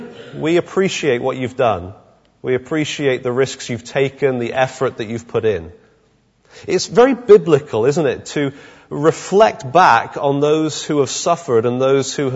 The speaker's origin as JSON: {"language": "English", "country": "United Kingdom", "said": "I know we're largely British and very reserved"}